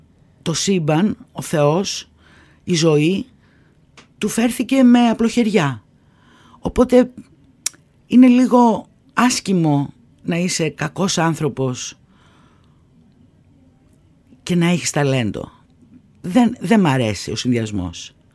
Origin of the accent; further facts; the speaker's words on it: Greece; Καλή εμπειρία θα έλεγα ότι είναι, όμως εμένα ο τόπος μου είναι η Ελλάδα.